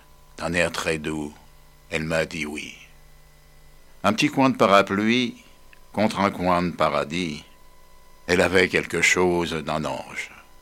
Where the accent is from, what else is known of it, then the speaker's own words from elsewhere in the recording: Paris, Île-de-France, France; Non, et non, puisque je suis parisien d'origine.